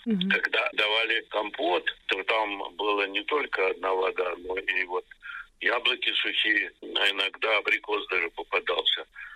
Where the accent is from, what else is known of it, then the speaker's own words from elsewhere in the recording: Leningrad, Saint Petersburg, Russia; Ну, я говорю, из Ленинграда.